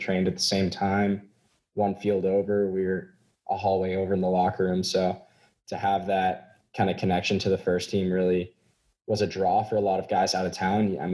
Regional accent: United States; And I'm an American, so I grew up loving the Olympics, obviously.

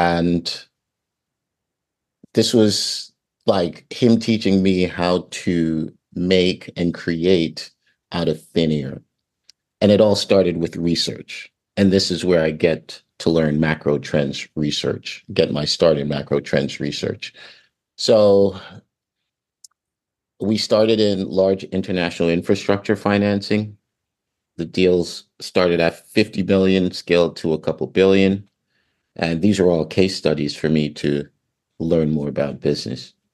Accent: Jamaica; also born or lived in Arlington, United States; now in United States; I would start with, I'm originally from Jamaica and did my schooling in the States, Arlington, Virginia, DC area.

